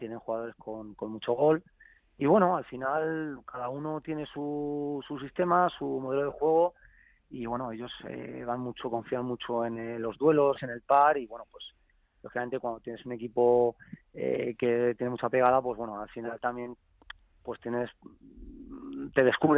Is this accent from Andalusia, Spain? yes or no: no; Zaragoza, Aragon, Spain; yo soy de Zaragoza, pero bueno